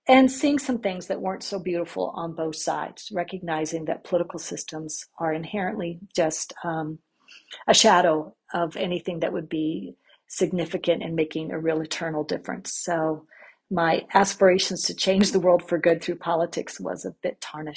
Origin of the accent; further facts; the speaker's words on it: India; I grew up in India, the daughter of medical missionaries.